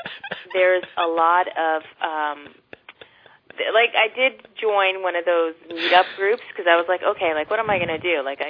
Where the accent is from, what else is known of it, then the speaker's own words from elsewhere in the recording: East Coast, United States; oh, my gosh, I'm from the East Coast, and now I'm in the West Coast